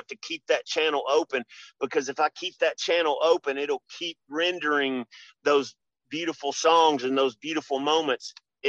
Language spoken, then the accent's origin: English; Memphis, Tennessee, United States; Because like I said, I grew up in Memphis. I grew up a poor Memphis boy.